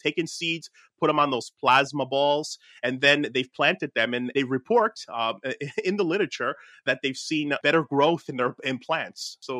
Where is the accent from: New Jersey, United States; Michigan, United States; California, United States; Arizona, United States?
New Jersey, United States; Newark; my hometown of like Newark, New Jersey